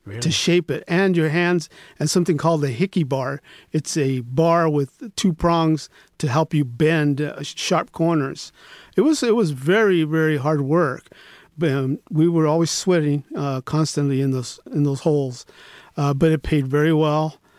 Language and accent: English; Los Angeles, California, United States; I grew up in Watts, pretty much Watts in the Florence and the Huntington Park area as a child, pretty much.